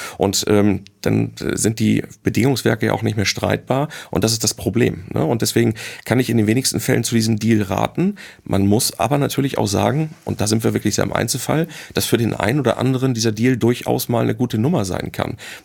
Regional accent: Hamburg, Germany; ich sag mal, als Hamburger Ruhe im Karton ist

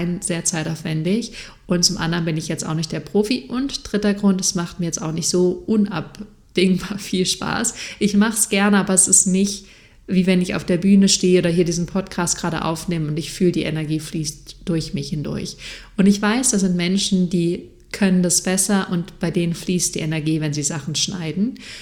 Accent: Freiburg, Baden-Württemberg, Germany; bei meiner ehemaligen Hausärztin aus meiner Jugend in Freiburg

